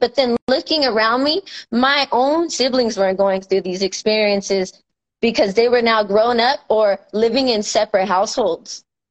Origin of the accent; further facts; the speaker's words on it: Stockton, California, United States; growing up in Southside Stockton, before my grandmother rescued me, I grew up in the crack house was on a street called Wirt Street